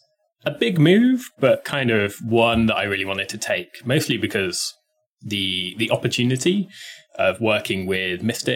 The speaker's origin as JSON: {"language": "English", "country": "United Kingdom", "moved": "as an adult", "lives_now": "Seattle, United States", "said": "Yeah, so as my accent gives away, I am from the UK originally. I moved out to Seattle 2019 now, so a few years ago."}